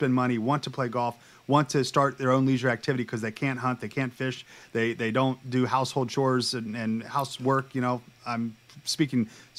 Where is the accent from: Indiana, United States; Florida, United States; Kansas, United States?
Indiana, United States; I've never been told that I was controversial because I'm from Indiana.